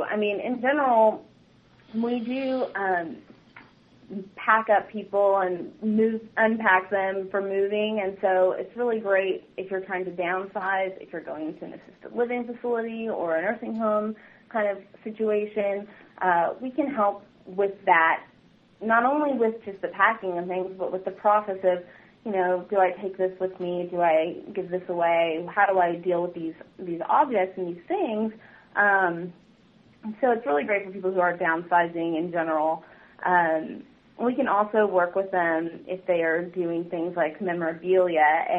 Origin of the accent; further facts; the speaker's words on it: Rowlett, Texas, United States; Well, I grew up in Rowlett, which is just east of Dallas. And from there, I went to Southwestern University, which is in Georgetown, Texas, north of Austin.